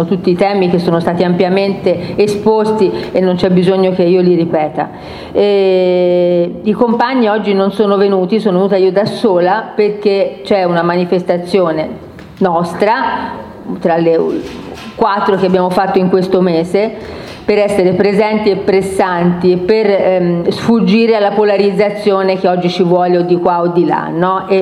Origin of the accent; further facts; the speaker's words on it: Livorno, Tuscany, Italy; Io vengo da Livorno